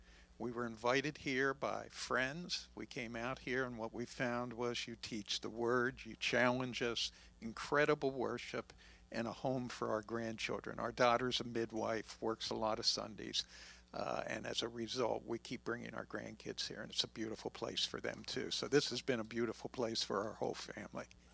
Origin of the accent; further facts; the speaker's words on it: Mechanicsburg, Pennsylvania, United States; Good morning. … We're from Mechanicsburg.